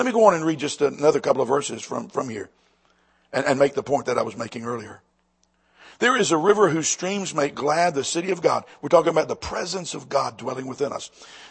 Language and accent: English; Lynchburg, Virginia, United States; Look, I'm born and raised in Lynchburg, Virginia.